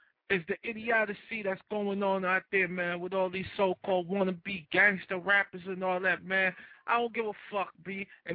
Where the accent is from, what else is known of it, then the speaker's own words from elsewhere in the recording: Kingston, Jamaica; I'm from Kingston, home of the original Road Boys, them, you know what I'm saying? The Rastas and all of that.